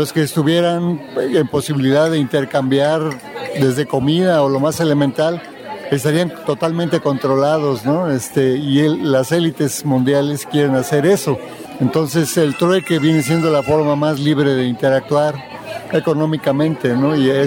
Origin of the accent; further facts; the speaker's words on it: Mexico City, Mexico; now in Xalapa, Mexico; soy originario del DF, pero vivo en Jalapa, es mi hija, tengo 23 años, vivo en Jalapa.